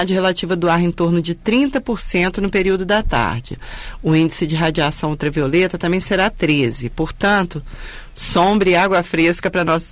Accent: Brasília, Federal District, Brazil; also born or lived in São Paulo; eu, que por exemplo, que cresci aqui em Brasília

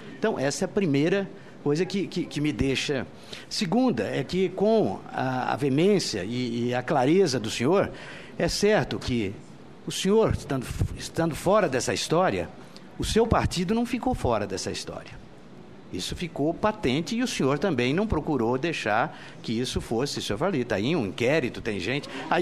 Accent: São Paulo, Brazil; now in Goiás, Brazil; eu sou paulista, embora more no estado de Goiás há 36 anos

